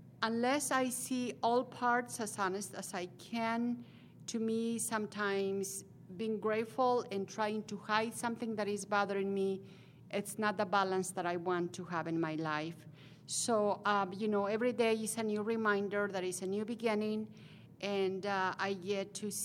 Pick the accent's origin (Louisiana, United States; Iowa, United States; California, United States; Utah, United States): Utah, United States; Salt Lake City; I come from Salt Lake City, Utah.